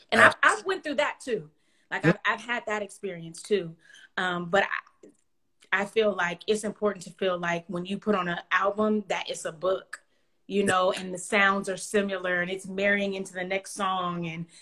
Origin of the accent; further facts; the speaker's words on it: California, United States; Well, okay, so listen, I'm from the Bay Area, right?